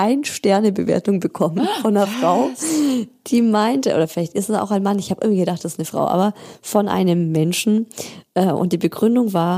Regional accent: Baden-Württemberg, Germany; also ich komme ja aus Schwaben, ich komme ja nicht aus Bayern

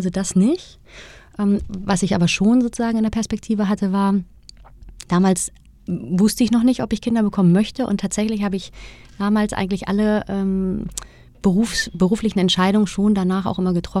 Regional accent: Hamburg, Germany; Und ich komme ja auch ursprünglich aus Hamburg

